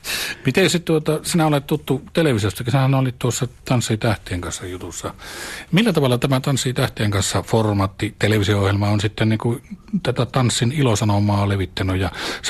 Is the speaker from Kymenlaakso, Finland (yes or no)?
no; Inari, Lapland, Finland; Minä olen perus inarilainen kompurajalka